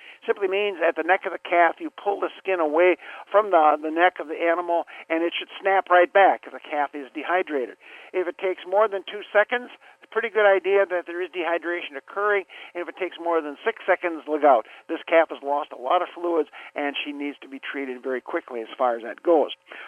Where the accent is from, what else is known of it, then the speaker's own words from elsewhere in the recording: Wisconsin, United States; I grew up in Wisconsin on our Green Bay Dairy Farm.